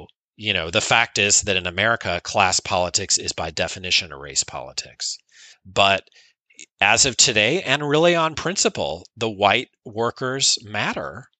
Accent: Missouri, United States; like my home state of Missouri, where Josh Hawley is a senator.

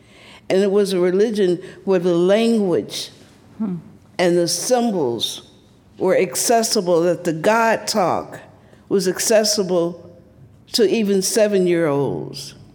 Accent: Columbus, Georgia, United States; So as a little black girl growing up in the South, I was deeply influenced by this black folk religion.

